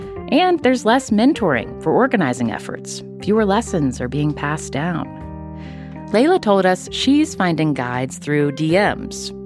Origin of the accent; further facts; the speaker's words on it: West Virginia, United States; When I was growing up in West Virginia, when I heard about unions, I pictured coal miners on a picket line.